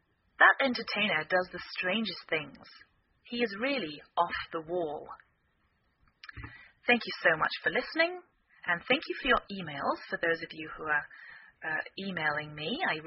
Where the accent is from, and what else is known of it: England, United Kingdom; now in United States